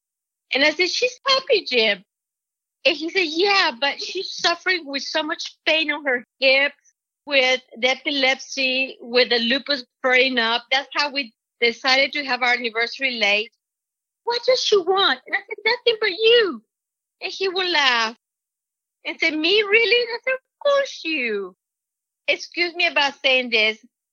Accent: Mexico; Jim will make fun of my accent because I'm from Mexico and he's from Guatemala.

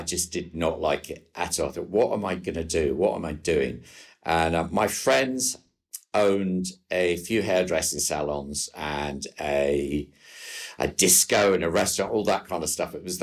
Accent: Scotland, United Kingdom; born there; moved away as an adult; now in London, United Kingdom; I was born in Scotland. Yeah.

